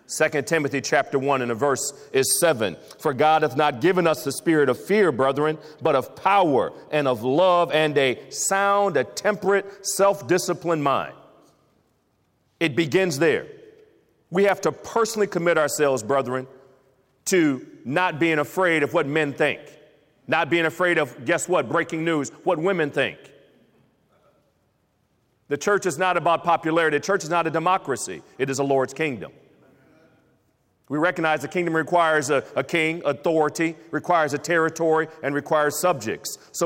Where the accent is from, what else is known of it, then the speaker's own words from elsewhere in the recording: Toledo, Ohio, United States; I was in Toledo, Ohio, my hometown, about a month ago.